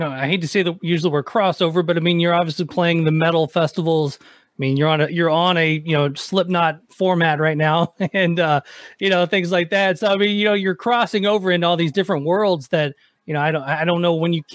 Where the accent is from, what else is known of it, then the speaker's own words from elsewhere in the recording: Nashville, Tennessee, United States; I grew up in Nashville playing in, you know, metal bands and playing all the clubs downtown and things like that.